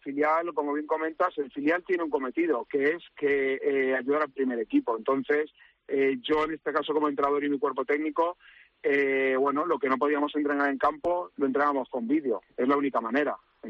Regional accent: Alicante, Valencian Community, Spain; soy de Alicante, soy herculano, mi padre herculano, mi abuelo herculano.

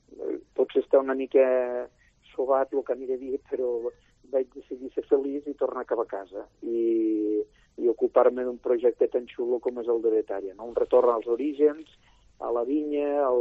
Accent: Gandesa, Catalonia, Spain; decideixo fer un retorn cap a Gandesa, cap a la meva terra, el meu poble, la meva comarca, i a agafar les vinyes de casa, el meu pare pagès, el meu avi enòleg

